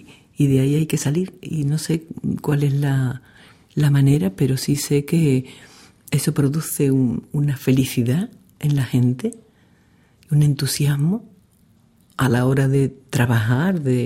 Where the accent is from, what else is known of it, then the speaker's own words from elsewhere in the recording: Andalusia, Spain; aprendí muchísimo de los poetas, de los cánticos, de mi tierra, de Andalucía